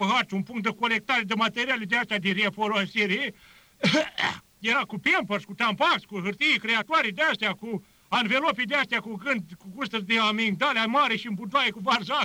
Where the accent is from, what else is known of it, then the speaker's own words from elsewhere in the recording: Transylvania, Romania; Eu, care sunt ardelean și alpinist, din mamă unguroaică